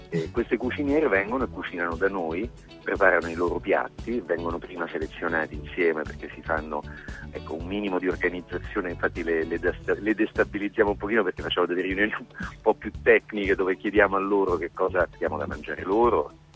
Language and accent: Italian; Rome, Lazio, Italy; Io sono romano e non avrei mai mangiato una pagliata